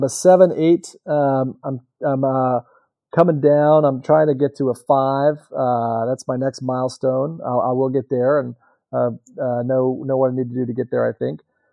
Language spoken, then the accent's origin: English; Sanford, North Carolina, United States; I'd say that's one because I want to support my hometown of Sanford, for sure.